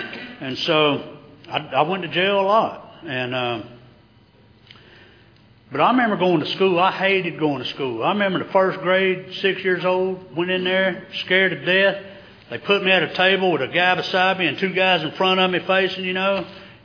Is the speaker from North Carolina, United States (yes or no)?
yes; Charlotte, North Carolina, United States; And where I grew up in Charlotte, it was easy to get something to drink. I grew up by some railroad tracks near downtown Charlotte.